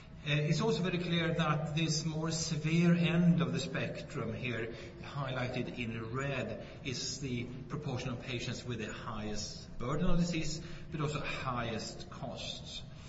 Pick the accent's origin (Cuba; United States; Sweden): Sweden; Umeå, Västerbotten County; English is a second language; My hometown, Umeå, here is currently the European capital of culture this year